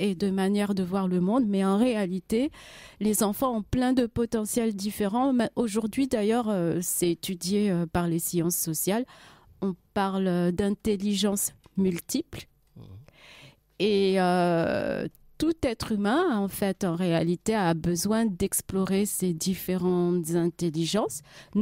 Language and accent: French; Paris, Île-de-France, France; born there; je suis née à Paris, dans le 12e. Comme on entend, je pense à ma voix, j'ai vraiment grandi ici. Je suis une afro-descendante de la diaspora.